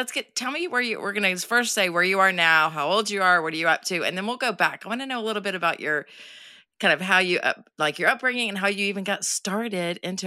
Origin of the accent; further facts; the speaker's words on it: Atlanta, Georgia, United States; I'm from Atlanta, so, you know, Coke is like what you drink.